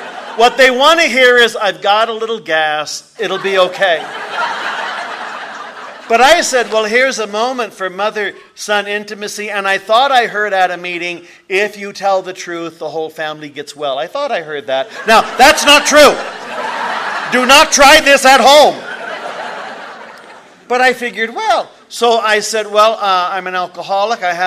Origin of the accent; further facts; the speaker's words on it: San Jose, California, United States; I grew up in San Jose and got my driver's license when I was 16